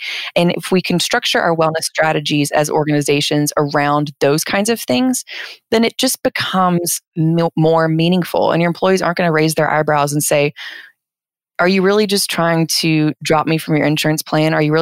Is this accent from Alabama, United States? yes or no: yes; Alabama, United States; So I'm originally from the Southeast, so I'm from Alabama